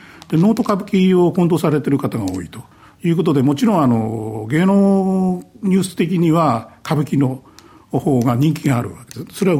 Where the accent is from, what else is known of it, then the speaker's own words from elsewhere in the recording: Negishi, Tokyo, Japan; born there; 実は私の実家がですね、上野根岸という、非常に古い町なんですけど、でそこで350年ぐらい続いた家の、私そこに生まれまして